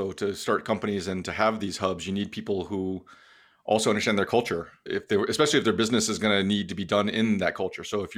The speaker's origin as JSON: {"language": "English", "country": "United States", "said": "To your point, as an American, it's exactly what happened to me. I went to a different school almost every year as a kid. Went to high school on the East Coast, went to college on the East Coast, moved to California, the whole thing."}